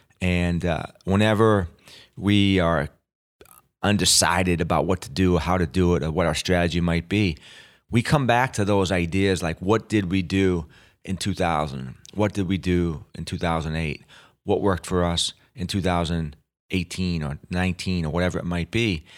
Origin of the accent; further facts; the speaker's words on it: New England, United States; He grew up in the Deep South. I grew up in New England.